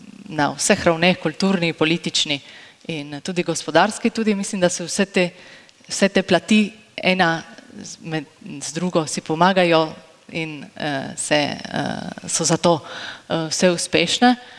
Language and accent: Slovenian; Števerjan, Friuli-Venezia Giulia, Italy; sem odraščala v Števerjanu, to je v kraju, ki lahko rečemo, se ga te dve težnji, negativni težnji, še danes dejansko nista dotaknili